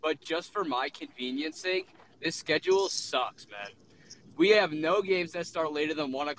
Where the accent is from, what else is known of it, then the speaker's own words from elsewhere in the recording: New York, United States; Then I'm from New York, and Jets tickets were like $5, so cheap.